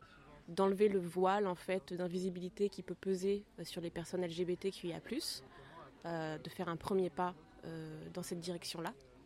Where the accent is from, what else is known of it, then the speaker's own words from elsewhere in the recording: Paris, Île-de-France, France; Pour ma part, je suis parisienne. J'ai grandi, vécu, née à Paris.